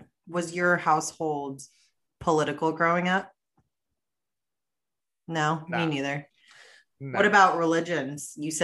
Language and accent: English; Florida, United States; also born or lived in New York / North Carolina / Venezuela; And I've been in Florida since I was 2nd grade.